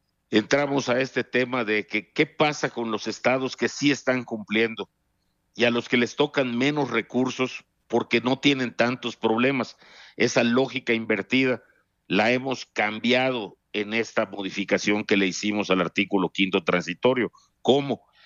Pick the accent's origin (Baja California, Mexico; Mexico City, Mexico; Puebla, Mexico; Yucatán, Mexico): Yucatán, Mexico; me siento en particular contento como yucateco de haber obtenido este logro en la negociación